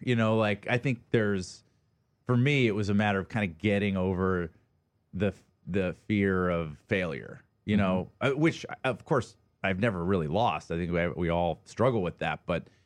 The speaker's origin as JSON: {"language": "English", "town": "Atlanta", "region": "Georgia", "country": "United States", "tie": "born or raised there", "said": "I grew up in Atlanta, Georgia."}